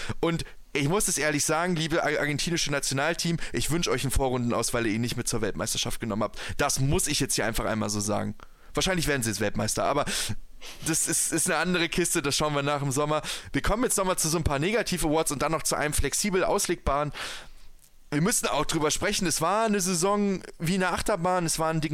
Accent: Hamburg, Germany; Das muss man auch als Hamburger nahtlos sagen.

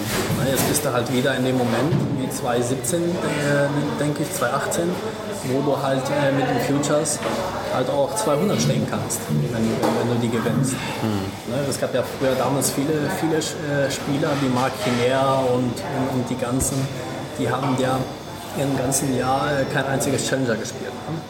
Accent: Argentina; es war in Argentinien, der war mein Trainer, seit ich klein war

